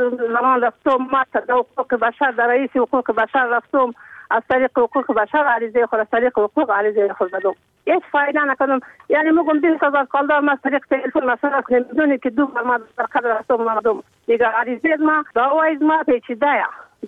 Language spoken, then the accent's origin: Persian; Uruzgan, Afghanistan; ما هم یک زنی افغانم ما هم افغانستانم ما هم افغانم